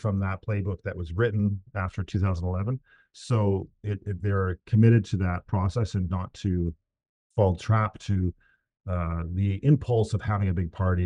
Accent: Langley, British Columbia, Canada; We grew up, I grew up in the suburbs, right? I grew up in Langley.

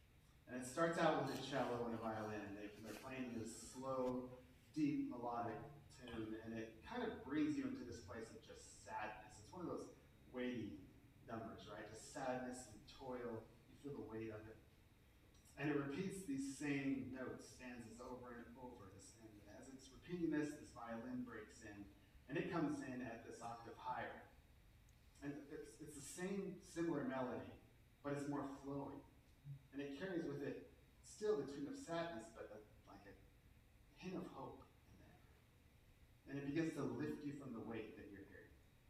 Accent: United States; As an American, I'll fight for my freedom first before I'm going to fight for someone else's who lives in another country.

